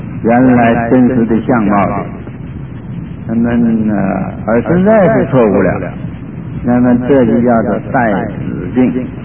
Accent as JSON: {"language": "Chinese", "country": "China", "said": "那么这样的执着啊，在我们中国人来说啊，好像不太明白这个意思。"}